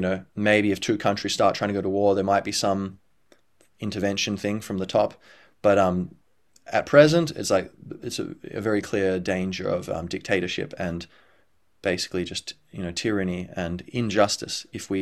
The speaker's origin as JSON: {"language": "English", "country": "Australia", "tie": "born or raised there", "said": "I was born a few years after my parents had moved to Australia from Ireland. And I was raised in Australia"}